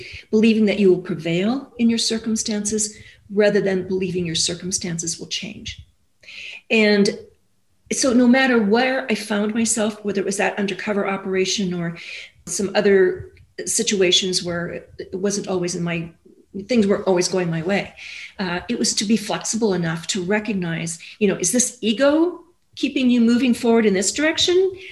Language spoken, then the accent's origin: English; Wyoming, United States; I said, I grew up in Wyoming. And I mean, for us, fast food was hitting a deer at 60 miles an hour.